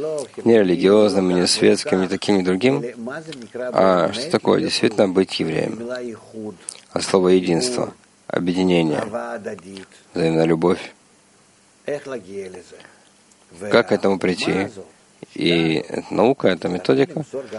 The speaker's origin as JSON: {"language": "Russian", "country": "Israel", "said": "как израильтянка"}